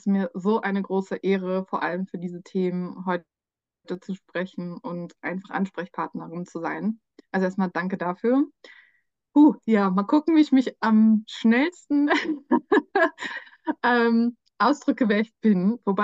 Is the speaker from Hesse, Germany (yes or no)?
no; Hamburg, Germany; Ich komme ursprünglich eigentlich aus Hamburg. Also ich bin in Norden geboren und ich habe auch sehr viele nordische, skandinavische Wurzeln. Neben ein paar anderen asiatischen Wurzeln und was mein Lebensbaum so hergibt.